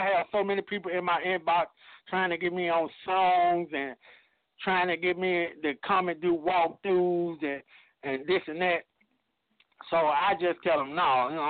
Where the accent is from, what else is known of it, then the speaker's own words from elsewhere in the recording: Memphis, Tennessee, United States; I'm from Memphis where the shit is so thick, man.